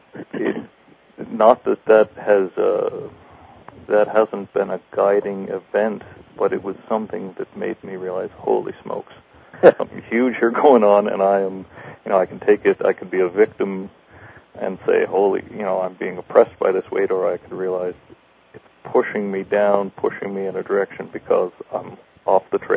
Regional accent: Ontario, Canada; moved away as an adult; also born or lived in United States / British Columbia; Well, I was born in the States, but moved up with my family to Canada when I was young. Grew up mostly in Ontario, and then in my early 20s moved to British Columbia.

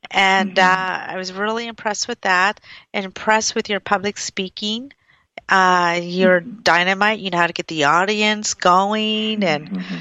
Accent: California, United States; As well as I'm from California, having it as well.

